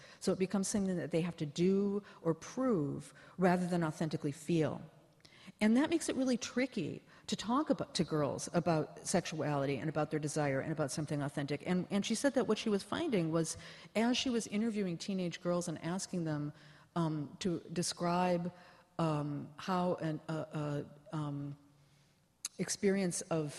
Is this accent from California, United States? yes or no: yes; Berkeley, California, United States; because I'm from Berkeley, as being like the food movement